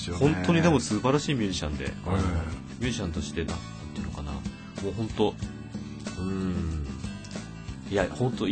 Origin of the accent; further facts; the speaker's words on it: Sapporo, Hokkaido, Japan; 出身はですね、北海道の札幌なんです。